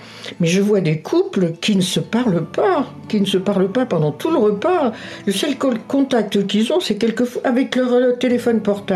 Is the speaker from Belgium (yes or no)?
no; Faux-la-Montagne, Nouvelle-Aquitaine, France; born there; Ah, je suis née à Faux, oui.